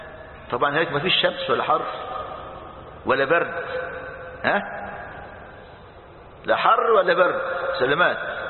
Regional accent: Egypt; المانجا عندنا في مصر المانجا قد كده لو خليتها في البيت يومين تملأ البيت رائحة

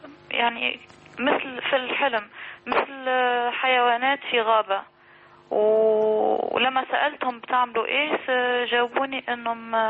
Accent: Tunisia; أنا من تونس.

